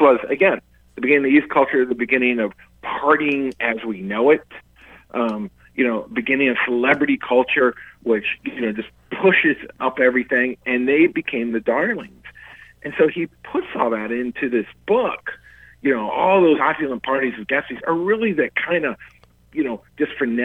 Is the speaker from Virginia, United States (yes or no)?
yes; Richmond, Virginia, United States; I'm from Virginia originally, so we had this in Richmond.